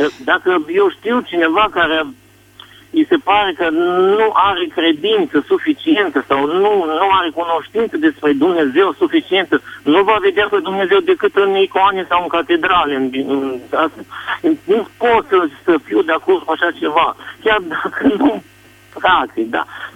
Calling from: Arad, Arad County, Romania; din Arad.

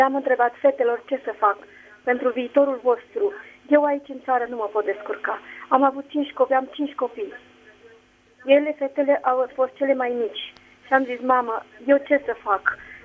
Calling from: Spain; Vă sunt din Spania

